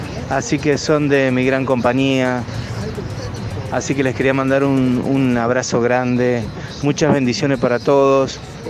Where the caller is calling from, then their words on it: Rosario, Santa Fe, Argentina; Los escucho desde aquí de Rosario por la 95.7, lo escucho todas las noches que vengo, porque en realidad vengo viajando desde Santa Fe a Rosario y viajo todas las noches